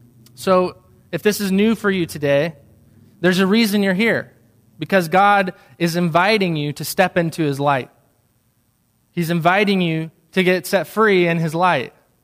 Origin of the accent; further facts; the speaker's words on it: Kansas City, United States; So I'm sitting at this, I'm in my hometown, Kansas City, on a Christmas break.